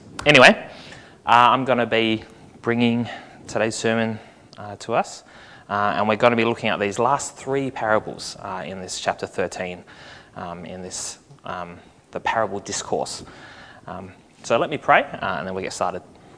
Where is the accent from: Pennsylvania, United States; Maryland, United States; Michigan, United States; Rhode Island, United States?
Maryland, United States; I grew up on the Eastern Shore. I am an Eastern Shore boy